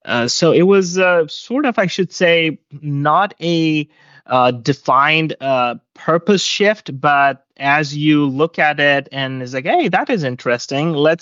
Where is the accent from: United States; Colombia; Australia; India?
India; born there; So I was born in India.